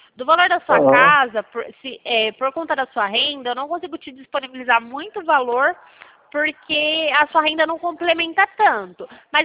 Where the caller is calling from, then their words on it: Pirassununga, São Paulo, Brazil; eu sou do Santander, só que eu falo de Pirassununga